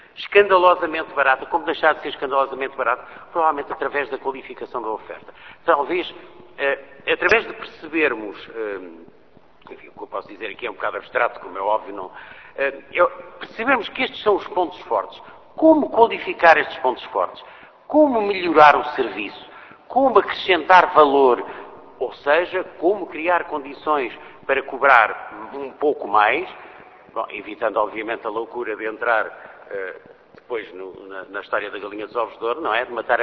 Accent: Lisbon, Portugal; Claro que eu, como sou de Lisboa, direi, bom, mas temos o Tejo, não é?

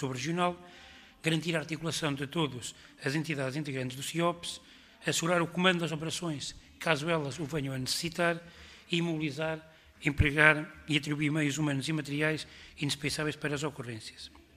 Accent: Viseu, Portugal; sou natural do Conselho de Viseu, local onde iniciei o meu percurso na área da proteção civil

